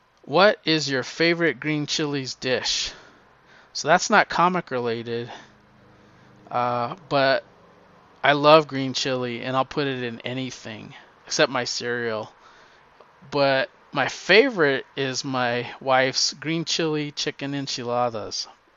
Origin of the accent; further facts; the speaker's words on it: New Mexico, United States; I'm from New Mexico. I can eat hot chili.